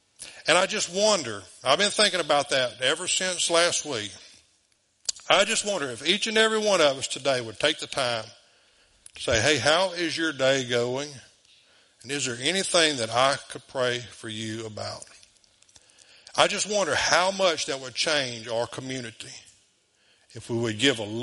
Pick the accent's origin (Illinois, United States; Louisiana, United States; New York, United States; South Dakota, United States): Louisiana, United States; DeQuincy; born there; I was born in De Quincey, Louisiana.